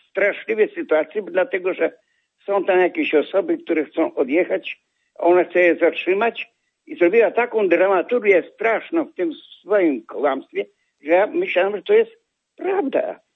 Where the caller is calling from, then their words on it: Wrocław, Lower Silesian Voivodeship, Poland; z Wrocławia.